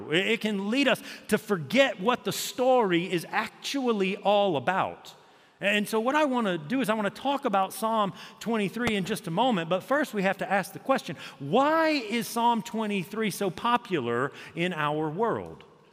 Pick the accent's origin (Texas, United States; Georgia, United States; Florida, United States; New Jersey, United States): Georgia, United States; Augusta; So I mentioned that I'm from Augusta, Georgia